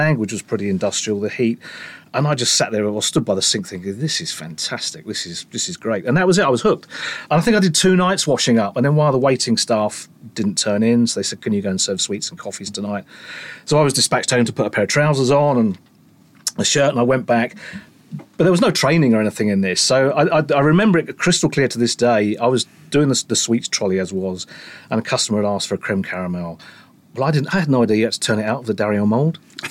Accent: London, United Kingdom; born and brought up in Southeast London

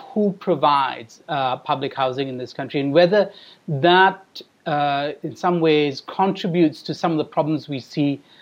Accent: Singapore; I grew up in Singapore and, you know, I was surrounded by public housing

